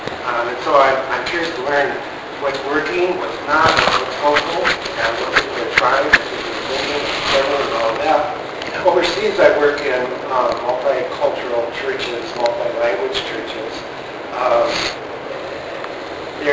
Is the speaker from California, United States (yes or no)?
yes; Sunnyvale, California, United States; moved away; I grew up in Sunnyvale. So when I left this area in 1986, it was not nearly as ethnic as it is now.